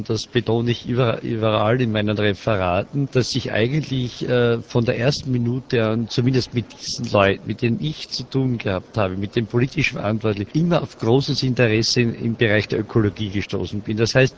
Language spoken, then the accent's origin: German; Styria, Austria; habe zu osteuropäischen Städten näher gehabt als zu meiner Landeshauptstadt Graz als Beispiel. Es gibt bei uns im Süden von Österreich die Region Alpe Adria.